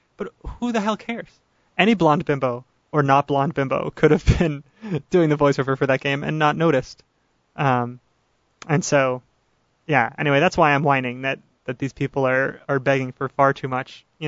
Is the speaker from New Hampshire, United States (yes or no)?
yes; New Hampshire, United States; I'm from New Hampshire, and I know what it's like over there.